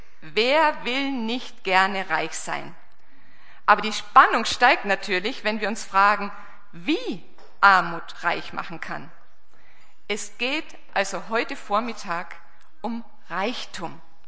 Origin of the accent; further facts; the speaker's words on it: Austria; now in Germany; also ich bin eine waschechte Österreicherin, aber jetzt schon über 30 Jahre hier in Deutschland.